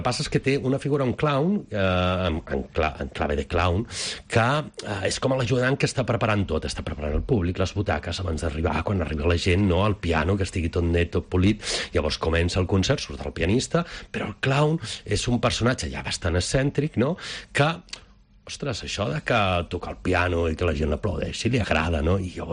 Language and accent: Catalan; Barcelona, Catalonia, Spain; Barcelona, que és la meva ciutat natal